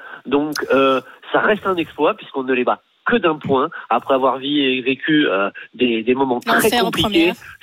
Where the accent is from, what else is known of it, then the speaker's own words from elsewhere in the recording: Toulouse, Occitanie, France; c'est pas parce que je suis toulousain